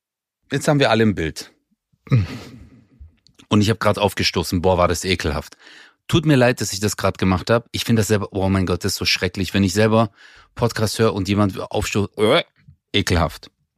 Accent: Germany; ich bin Türke, aber hier geboren, aufgewachsen, ich fühle mich wohl.

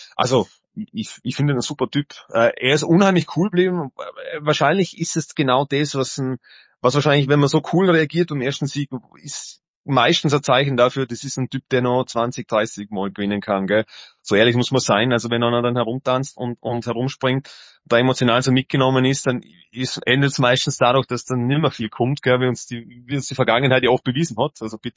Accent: Vorarlberg, Austria; in meiner alten Heimat Vorarlberg

